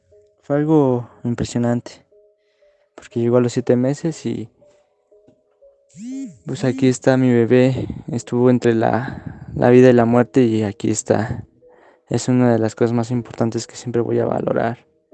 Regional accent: Cuautitlán Izcalli, State of Mexico, Mexico; Soy de Cuautitlán Izcalli. Tengo 23 años. Soy gran devoto de mi Santa Muerte desde hace aproximadamente 4 años.

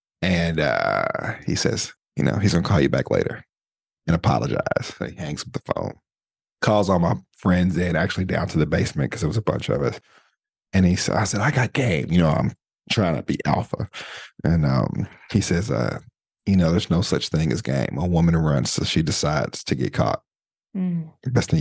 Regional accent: Midwest, United States; I'm from the Midwest, so we had basements.

